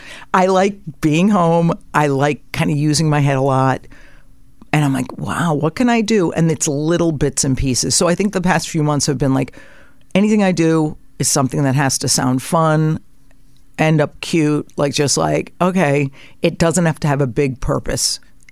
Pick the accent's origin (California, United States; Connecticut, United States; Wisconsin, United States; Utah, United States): Connecticut, United States; I mean, I grew up in Connecticut. We weren't rich or anything, but there's privilege to that.